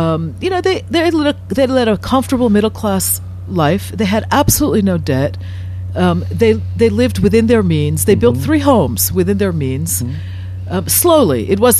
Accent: New York, United States; And I think that it was really, to me, as a New Yorker, I mean, it was very strange.

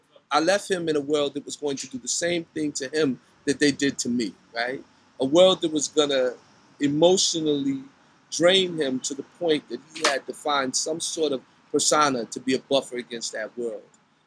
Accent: Piscataway, New Jersey, United States; also born or lived in New Brunswick, New Jersey; so I was born in New Brunswick, but my eyes opened to Piscataway, you know, very quickly. It was a nice, pristine suburban space.

